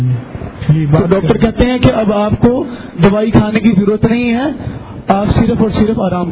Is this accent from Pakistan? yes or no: no; Srinagar, Jammu and Kashmir, India; اور میں سرنگر کے علاقے سے ہوں.